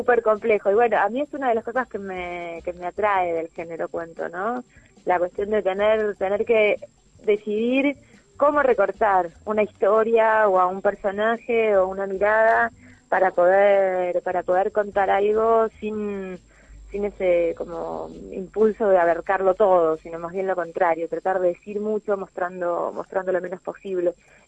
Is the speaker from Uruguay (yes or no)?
yes; Uruguay; a mí me gusta decir que soy uruguaya, porque yo me siento muy uruguaya. No solo tengo a toda mi familia acá